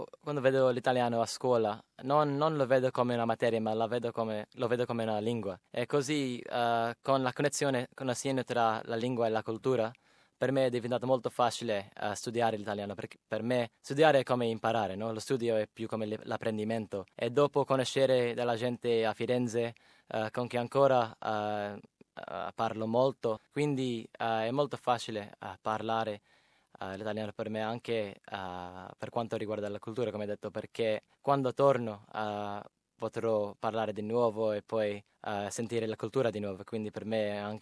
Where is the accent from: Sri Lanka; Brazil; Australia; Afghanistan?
Australia; Sydney, New South Wales; Italian is a second language; i miei genitori sono nati in India e io vengo da Sydney, ovviamente, quindi è un po' strano che parlo l'italiano, ma dopo di cominciare a studiare l'italiano nell'anno 8 a scuola